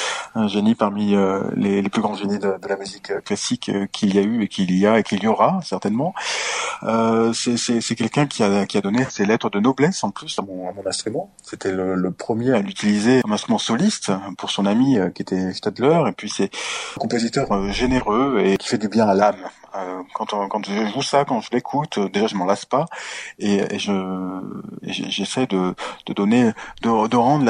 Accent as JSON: {"language": "French", "town": "Marseille", "region": "Provence-Alpes-Côte d'Azur", "country": "France", "said": "Je suis Marseillais, voilà."}